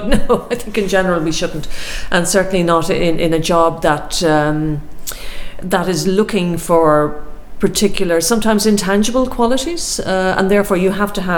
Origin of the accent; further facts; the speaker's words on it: Ireland; As an Irish woman, I certainly owe my public life very much to Ireland's decision in the early 1970s to join the EU.